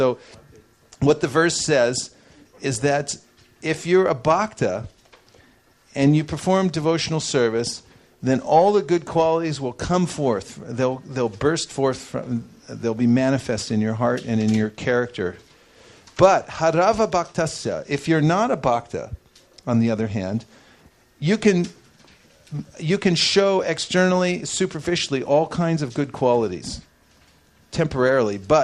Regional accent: San Francisco, California, United States; Well, I did. I'm from San Francisco.

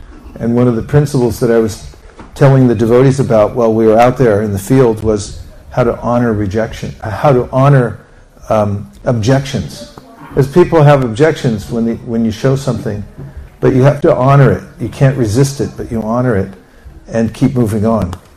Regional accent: California, United States; I say, I'm from California.

